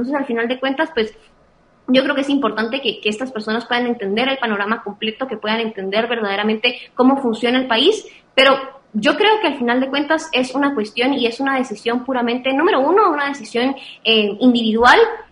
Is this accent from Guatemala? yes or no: yes; Guatemala; dependen de nosotros como guatemaltecos